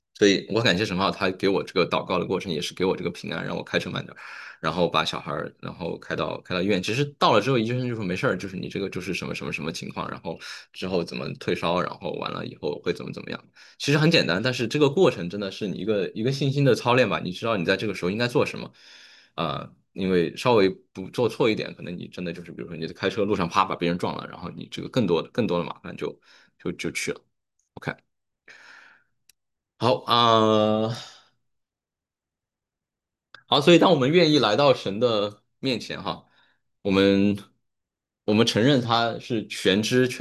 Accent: Sichuan, China; 我是四川人，我老婆是南京人

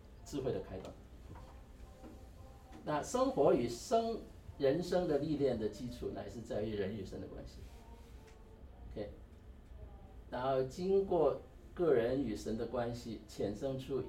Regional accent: Hong Kong; accent: Cantonese; first language Cantonese; Chinese is a second language; moved away as an adult; now in United States; 因为我的母语是广东话，我的父语也是广东话。18岁才来美国，但是18岁之前呢，在香港听很多国语歌，也看很多国语片，

